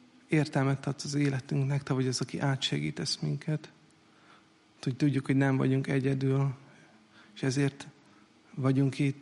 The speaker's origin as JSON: {"language": "Hungarian", "country": "Hungary", "said": "én hálás vagyok azért, hogy magyarnak születtem, és nagyon jó itt, meg szeretem az országomat"}